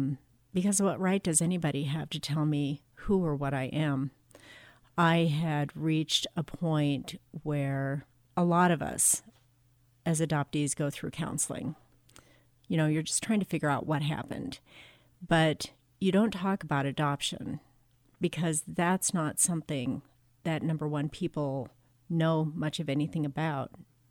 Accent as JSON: {"language": "English", "region": "Montana", "country": "United States", "tie": "born or raised there", "said": "When I grew up here in Montana, I was surprised to find that there were other people like me, other Indians who had been placed into white families."}